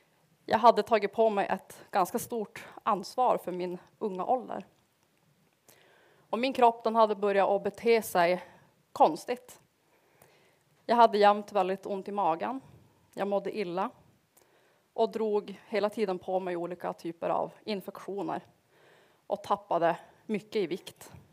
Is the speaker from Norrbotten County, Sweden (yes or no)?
yes; Piteå, Norrbotten County, Sweden; now in Umeå, Sweden; Jag är snart 31 år gammal. Och jag kommer från Piteå. Så om ni hör min dialekt att den är lite rolig så är det förmodligen därför. Men jag har bott i Umeå nu i 10 år.